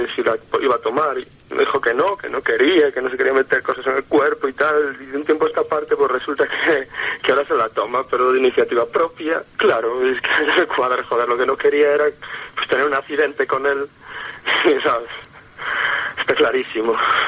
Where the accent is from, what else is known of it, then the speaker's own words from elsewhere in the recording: La Virgen del Camino, Castile and León, Spain; soy de un poblado de León, no mismo León, soy de la Virgen del Camino. Y trabajo en León.